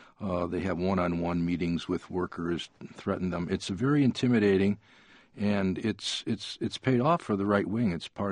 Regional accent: Detroit, Michigan, United States; When I was growing up in Detroit in the 1950s, the largest company in the country was General Motors.

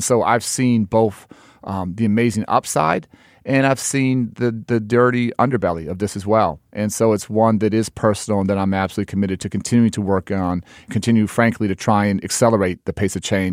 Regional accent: Chicago, Illinois, United States; I'm spending a huge amount of my time trying to reduce violence here in my hometown of Chicago.

